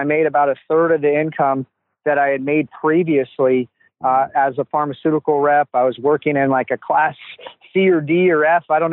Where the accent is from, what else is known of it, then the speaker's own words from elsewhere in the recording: Houston, Texas, United States; now in Florida, United States; I'm from Houston, Texas. I went to Texas A&M and moved out to Florida